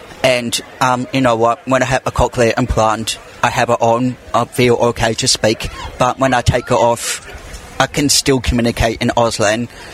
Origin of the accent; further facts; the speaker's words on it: New Zealand; born there; I was born in New Zealand